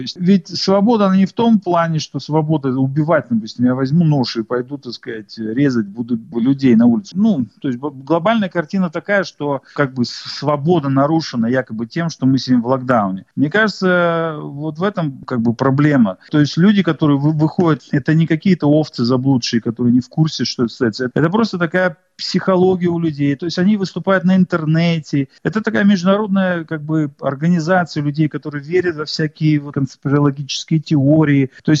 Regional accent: Russia; now in Australia; Я человек, приехавший из России

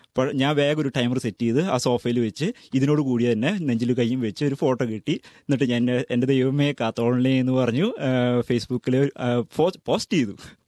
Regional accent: Thrissur, Kerala, India; ഞാനൊരു തൃശ്ശൂർകാരനാണ്, സാംസ്കാരിക തലസ്ഥാനം തൃശ്ശൂരാണ്.

